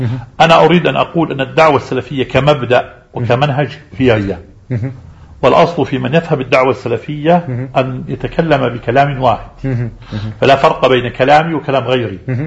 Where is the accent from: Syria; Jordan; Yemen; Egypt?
Jordan; Amman, Amman Governorate; also born or lived in Jerusalem; ثم جئنا إلى عمان واستقررنا في عمان من سنة 67 إلى الآن.